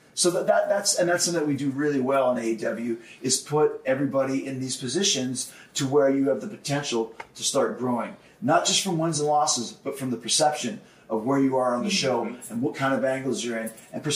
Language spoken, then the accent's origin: English; Winnipeg, Manitoba, Canada; I'm from Winnipeg, this small little prairie town.